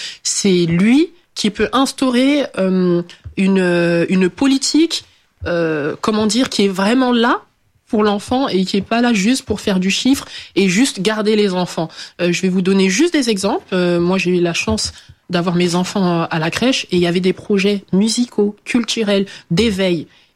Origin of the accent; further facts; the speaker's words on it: Champigny-sur-Marne, Île-de-France, France; mon enfance à Champigny. C'est une enfance où on a eu accès à beaucoup d'activités.